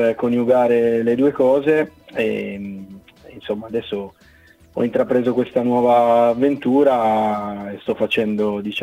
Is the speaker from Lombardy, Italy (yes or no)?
no; Turin, Piedmont, Italy; now in Frosinone, Italy; La mia casa è sempre Torino, certo. Anche se ormai ho vissuto metà della mia vita fuori da Torino, ecco. Però quando torno a casa ho un forte senso di appartenenza, le radici sono quelle.